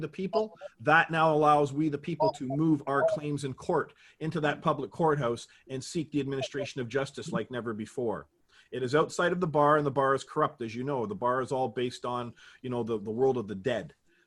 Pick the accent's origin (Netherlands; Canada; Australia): Canada; maybe because I'm from Canada and he's in the United States